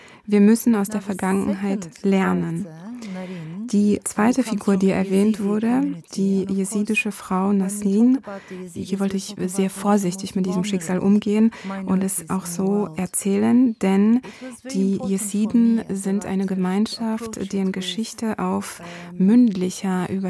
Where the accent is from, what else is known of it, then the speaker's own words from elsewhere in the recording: Turkey; Ich komme aus der Türkei